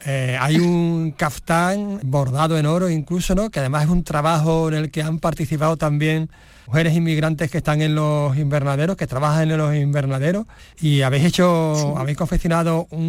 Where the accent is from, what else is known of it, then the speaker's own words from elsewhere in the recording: Andalusia, Spain; Nosotros somos andaluces y provenimos de una tierra que ha sido emigrante no hace tanto tiempo, ahora recibimos emigración.